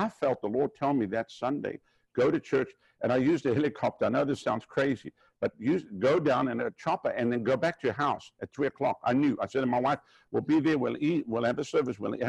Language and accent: English; South Africa; moved away as an adult; now in United States; I come from South Africa. I've lived through communist communism runs my country. And so when I came to America, I was only, 25, 26 when I first got here.